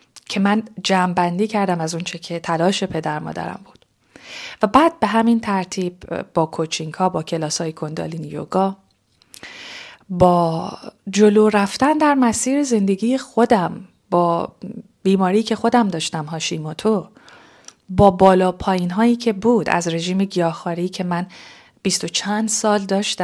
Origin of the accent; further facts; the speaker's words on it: Tehran, Tehran Province, Iran; نسبت به محیطی که من درش به دنیا آمدم در ایران، در تهران و محیطی که در اون بزرگ شدم.